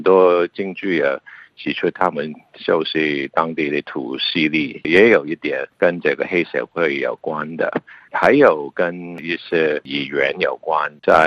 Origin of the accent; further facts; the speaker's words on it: Hong Kong; 我作为香港人，我可以看